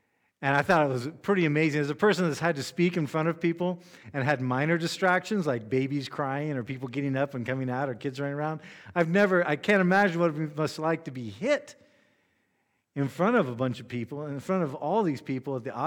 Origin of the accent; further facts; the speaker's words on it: United States; Now, slavery wasn't always what we think about, especially as an American.